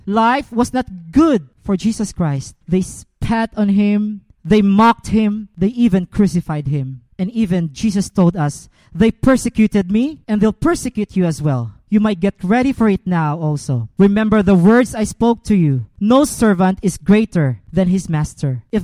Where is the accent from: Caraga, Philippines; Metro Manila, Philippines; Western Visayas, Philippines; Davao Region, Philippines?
Western Visayas, Philippines; Iloilo; After the exam, I went back to my hometown, Iloilo. I'm riding a bus. I took a land trip going back to Iloilo.